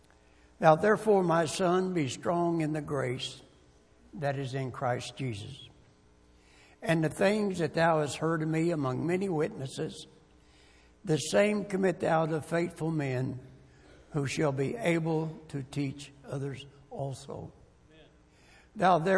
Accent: United States; born there; I don't know about you, but I thank God I was born in America.

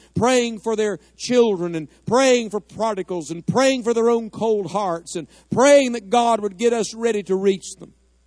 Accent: West Virginia, United States; Reminds me a lot of my home state of West Virginia, mountainous country and just common people and good folks.

